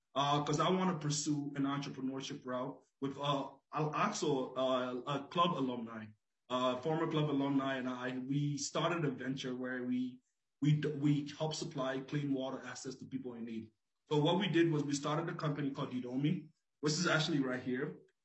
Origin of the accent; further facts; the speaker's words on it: Liberia; now in United States; So I'm an immigrant from Liberia. When I came to the United States, assimilating with the American culture was extremely hard.